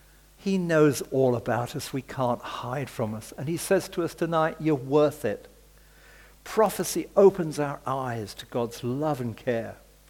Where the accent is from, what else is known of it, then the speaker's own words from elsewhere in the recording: United Kingdom; And as British people, we need that.